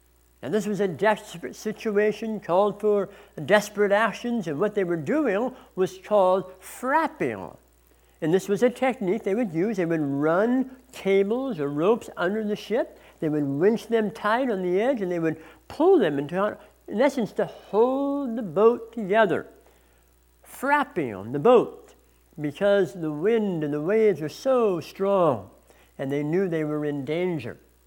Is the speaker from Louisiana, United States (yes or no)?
no; San Diego, California, United States; I think back to my years growing up in San Diego